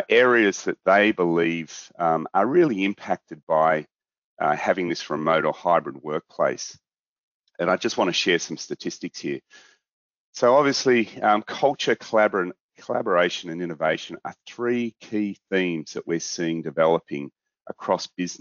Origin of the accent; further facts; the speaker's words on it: Australia; You're probably wondering why I'm here from Australia talking to you. Well, we are Australia's largest commercial office landlord